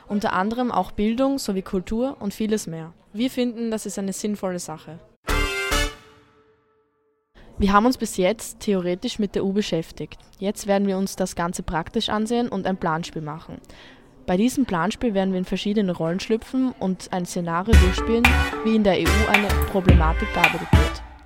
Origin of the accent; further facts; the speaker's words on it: Burgenland, Austria; Wir sind aus dem Stolzenburgenland.